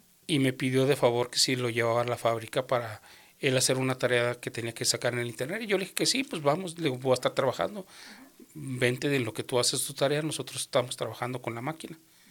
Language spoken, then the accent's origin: Spanish; Guadalajara, Jalisco, Mexico; Bueno, yo soy de Guadalajara, Jalisco, México.